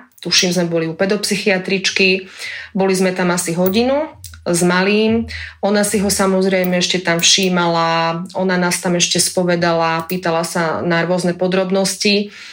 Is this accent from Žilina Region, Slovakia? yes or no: yes; Žilina Region, Slovakia; now in Teplý vrch, Slovakia; ale som rodená Liptáčka. Vždy sa tu s láskou vraciam.